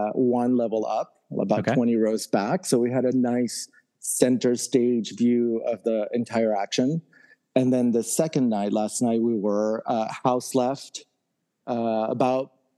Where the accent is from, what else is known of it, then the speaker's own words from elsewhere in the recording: Lima, Peru; comes out when I'm finishing high school. I'm from Peru, so I'm in Lima.